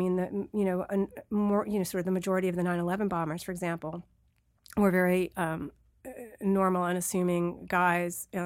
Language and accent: English; New York City, New York, United States; look, you know, I'm a New Yorker. I lived through 9/11.